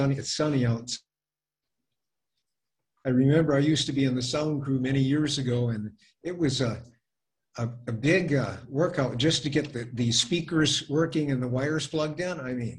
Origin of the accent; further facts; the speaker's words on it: Illinois, United States; I remember I grew up in Illinois, went to school for all of my school time education in Illinois, graduated with an engineering degree from the University of Illinois